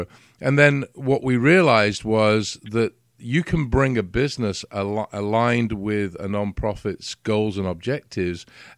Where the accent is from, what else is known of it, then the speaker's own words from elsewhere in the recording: England, United Kingdom; I come from England. You may have guessed with the accent, and all my listeners know that. We have a joke about my Texas accent that I have, but I'm from an island, so I used to live on the coast